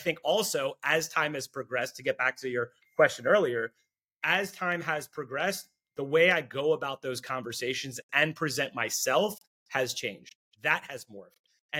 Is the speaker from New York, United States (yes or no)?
yes; Five Towns, New York, United States; Yeah, so I grew up on Long Island, New York, in what's called the Five Towns.